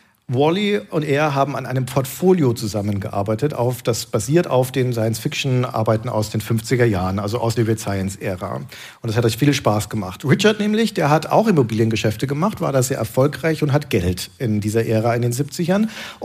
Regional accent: Nuremberg, Bavaria, Germany; in Nürnberg, meiner Heimatstadt

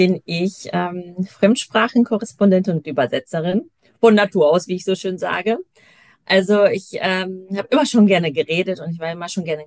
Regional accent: Poland; Französisch, Spanisch, Polnisch. Ich komme aus Polen ursprünglich, genau.

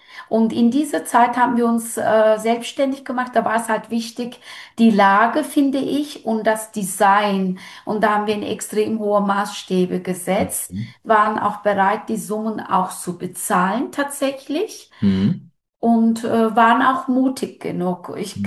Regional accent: Turkey; now in Germany; Ich kenne das ja, ich komme ja aus der Türkei.

